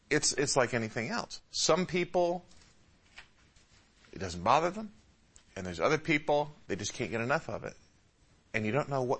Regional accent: Michigan, United States; I didn't grow up in a Christian home. And I grew up in the Metro Detroit area. And in Michigan, the drinking age was 21.

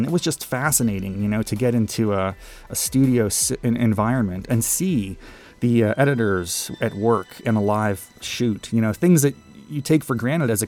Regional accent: West Virginia, United States; Yeah, so I'm originally from West Virginia, rural America, grew up in the 80s

